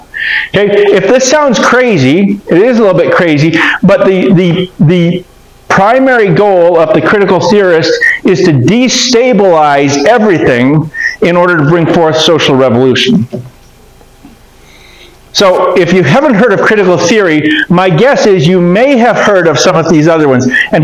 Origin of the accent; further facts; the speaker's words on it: Canada; I'm a Canadian. I'm descended from the British people. I say it Marcuse.